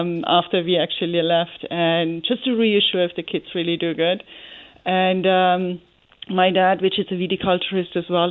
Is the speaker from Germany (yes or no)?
yes; Germany; English is a second language; now in Canada; we are from Germany, and we actually have really indeed 8th Generation of winemaking in the history. But we are the first generation here in Canada.